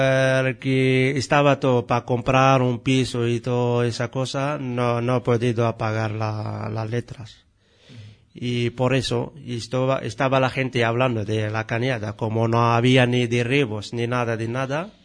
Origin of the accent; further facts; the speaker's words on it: Larache, Tanger-Tetouan-Al Hoceima, Morocco; now in Spain; Pues he llegado a España porque estuve buscando un futuro mejor que lo que tenía en mi país.